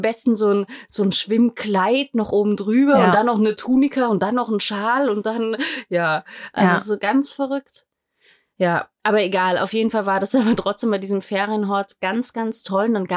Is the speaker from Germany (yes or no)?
no; Vienna, Austria; ich bin ja in Wien aufgewachsen